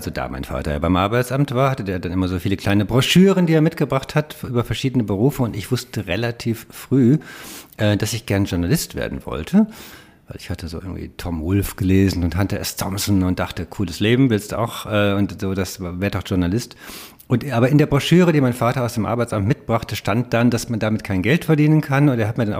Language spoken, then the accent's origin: German; Rheine, North Rhine-Westphalia, Germany; Ich komme aus Münsterland, Rheine, eine kleine Stadt nahe der holländischen Grenze und ja, bei Münster eigentlich, also viel Fahrradfahren, weil Holland ja so nah war, und aber auch so ein bisschen Kleinstadt-Tristesse.